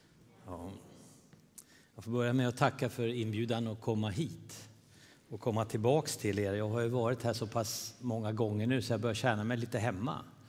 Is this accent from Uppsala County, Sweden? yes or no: yes; Uppsala, Uppsala County, Sweden; Jag är uppvuxen i Uppsala.